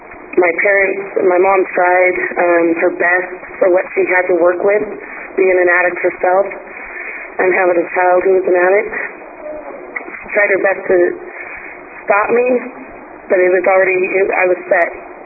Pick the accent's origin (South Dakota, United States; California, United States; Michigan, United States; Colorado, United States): California, United States; Compton; I'll start out, I was raised in Compton, California. I was raised by bikers my entire life.